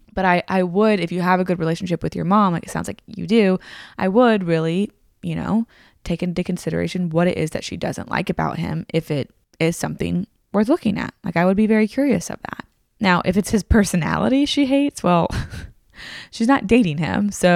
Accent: Tennessee, United States; also born or lived in Virginia; I remember when I moved from Virginia in second grade to Tennessee, I had never experienced somebody saying yes, ma'am or no, ma'am.

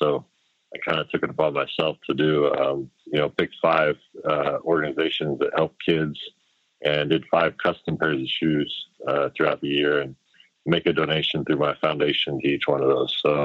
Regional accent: Indiana, United States; And so I kind of did one shoe of the pair is kind of my idea of some of my memories of growing up in Indiana.

